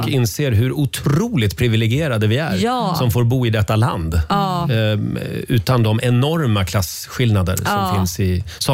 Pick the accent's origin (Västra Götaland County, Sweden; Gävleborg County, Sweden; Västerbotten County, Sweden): Gävleborg County, Sweden; Gävle; Jag är från Gävle, ja.